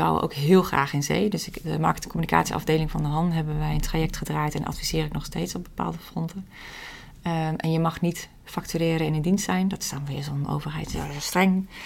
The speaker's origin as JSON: {"language": "Dutch", "region": "Gelderland", "country": "Netherlands", "said": "Ik kom uit de Achterhoek en ik heb echt wel een hart voor de Achterhoek en het Oosten."}